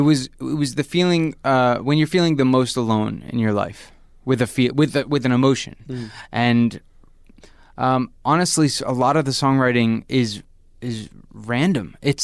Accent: New York, United States; We're just these songwriters, we're dudes from New York that we're trying to, you know, do our thing.

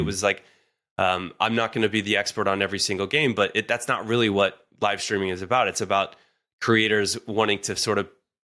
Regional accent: Cincinnati, Ohio, United States; So, you know, I grew up in Cincinnati, Ohio, Midwest, very, very much a place where you're not really supposed to go try to be a musician.

